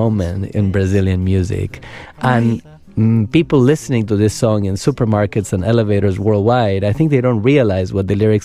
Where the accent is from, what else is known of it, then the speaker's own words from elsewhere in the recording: Buenos Aires, Argentina; Growing up in Buenos Aires, I had an older brother, 9 years older than me.